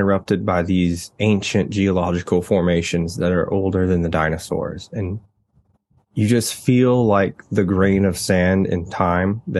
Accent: Tennessee, United States; Yeah, it's the same for me growing up in Tennessee.

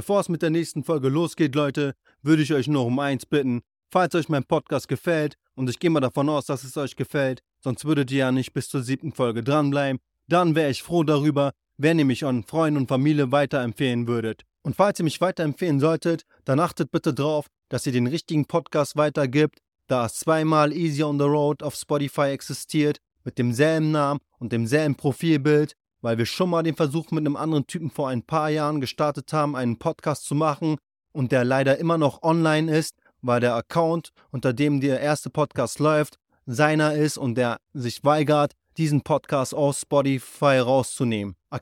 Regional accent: Berlin, Germany; aber nix gegen Deutsche, Mann, ich bin ja selber aus Deutschland, aber yo, Wir Deutsche mögen es nicht, wenn du so typisch deutsch bist, Alter. Geht gar nicht klar so. Ich sehe mich sowieso nicht als Deutscher so, ich sehe mich als Berliner

